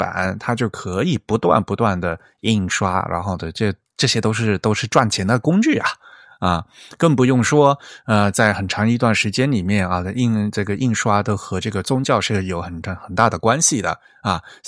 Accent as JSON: {"language": "Chinese", "region": "Fujian", "country": "China", "said": "大家可能也知道哈，我是福建人，像我福建老家"}